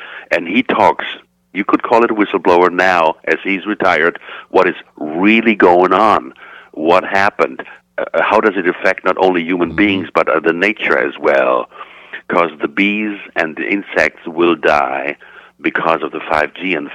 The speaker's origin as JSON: {"language": "English", "country": "Germany", "tie": "born or raised there", "said": "I'm German. I'm born and raised in Germany."}